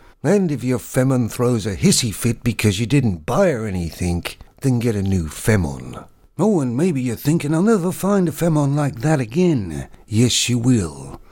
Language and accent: English; Canada; also born or lived in United Kingdom; I moved to Canada and lived there and worked there, because I'm Canadian.